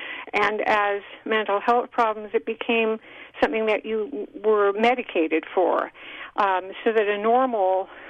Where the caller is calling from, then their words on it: Avila Beach, California, United States; from Avila Beach.